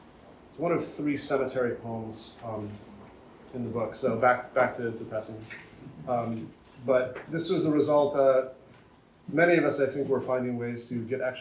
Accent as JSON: {"language": "English", "town": "Saginaw", "region": "Michigan", "country": "United States", "tie": "born or raised there", "said": "So I grew up in Michigan, in Saginaw, Michigan, actually, Theodore Recchi's hometown."}